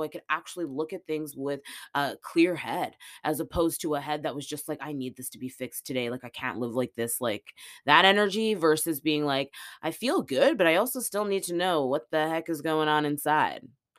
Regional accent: Edmonton, Alberta, Canada; born there; now in Toronto, Canada; I live in Toronto, but I was born in Edmonton. It is one of the northernmost metropolitan cities in the world.

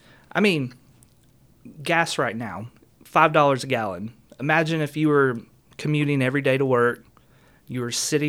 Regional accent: Tennessee, United States; I'm from Tennessee

